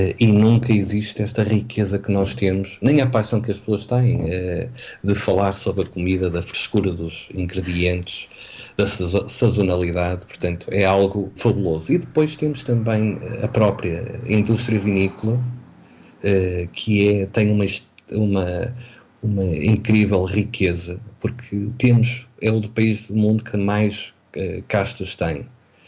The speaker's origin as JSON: {"language": "Portuguese", "country": "Portugal", "said": "Como português"}